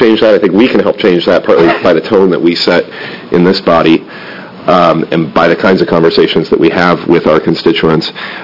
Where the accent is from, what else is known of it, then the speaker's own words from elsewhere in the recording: Portland, Oregon, United States; That has changed since I grew up in Portland, even.